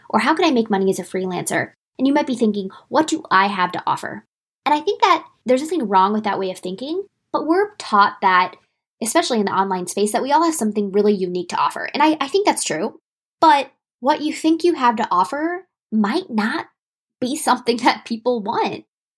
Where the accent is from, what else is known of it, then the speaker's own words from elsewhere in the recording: Indiana, United States; also born or lived in Florida; I grew up some in Indiana. I grew up some in Florida, but my family was all in Indianapolis.